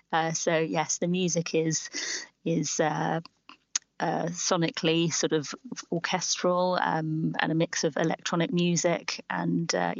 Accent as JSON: {"language": "English", "town": "Esher", "region": "South East England", "country": "United Kingdom", "tie": "born or raised there", "also_born_or_lived": "Oxshott / Cobham", "said": "I grew up in the area where I grew up in Esher and also Oxshott Cobham in my youth. Yeah, went to a school in Guildford. So, yes, Surrey is my home."}